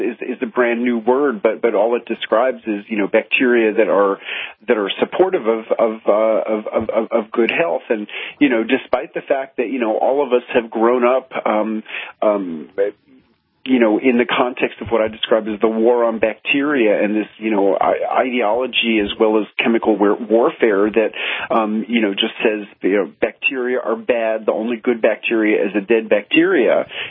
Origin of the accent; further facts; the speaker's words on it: New York City, New York, United States; And as a kid growing up in New York City, it's really sour pickles, what people might know as kosher dills, which are fermented pickles.